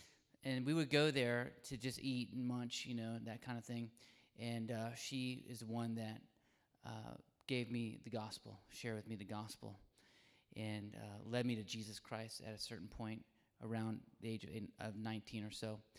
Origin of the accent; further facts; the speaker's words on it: Atlanta, Georgia, United States; also born or lived in Cleveland; I'm an Atlanta boy. Well, I was born in Cleveland, but we moved down south when I was like 6 years old.